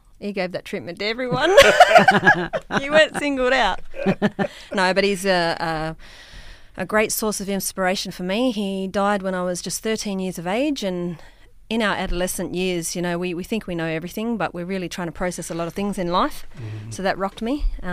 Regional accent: Pingelly, Western Australia, Australia; also born or lived in Perth; Oh, well, I'm born in Perth, raised in Pingelly in the wheat belt.

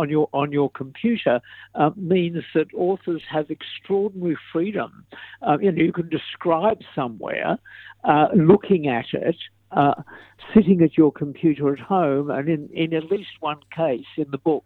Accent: Tasmania, Australia; I grew up in Tasmania and therefore could write about it.

